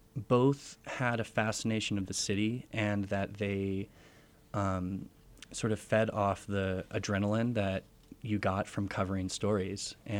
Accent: Los Angeles, California, United States; Los Angeles, yes.

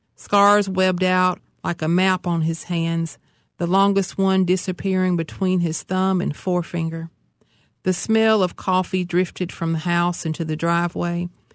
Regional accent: Appalachia, United States; as mountain people, as country people, as Appalachian people, we don't talk about

